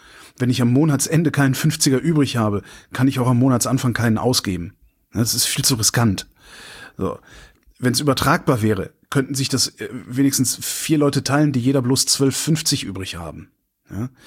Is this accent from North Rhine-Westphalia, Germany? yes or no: yes; North Rhine-Westphalia, Germany; born or raised there